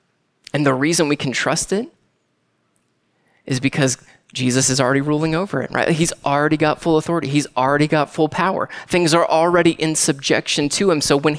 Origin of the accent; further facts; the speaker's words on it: Tampa, Florida, United States; born there; I love Florida. I was born there. I was born in the Tampa area. So it was good to be back home.